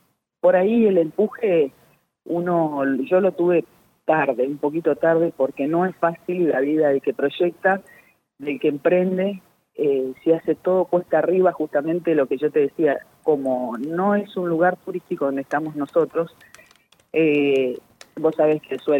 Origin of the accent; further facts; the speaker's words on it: Cutral Có, Neuquén, Argentina; Los dos somos de Cutralcó, viajábamos muchísimo, él por su trabajo.